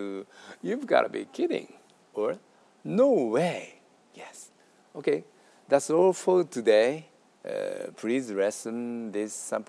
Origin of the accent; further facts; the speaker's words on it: Osaka, Japan; born there; accent: Osaka; first language Japanese; English is a second language; I was born in Osaka, so I'm a native Osaka speaker. And I've been studying English for 1 year, just 1 year.